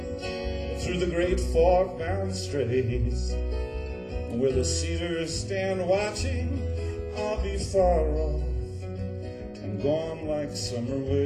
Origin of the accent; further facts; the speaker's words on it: New York, United States; See, I'm from New York, we don't buy that shit.